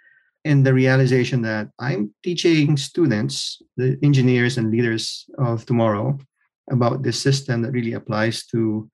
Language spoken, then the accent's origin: English; Philippines; I grew up in the Philippines. I am from the Philippines originally.